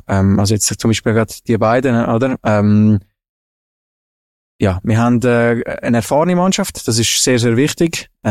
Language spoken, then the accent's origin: German; Germany; Deutschland ist meine, eigentlich, ja, meine Heimat.